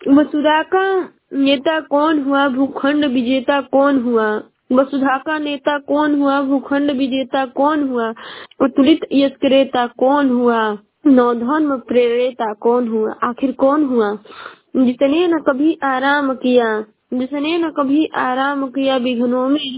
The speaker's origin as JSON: {"language": "Hindi", "town": "Ballia", "region": "Uttar Pradesh", "country": "India", "said": "और मैं बलिया जिले की निवासी हूँ।"}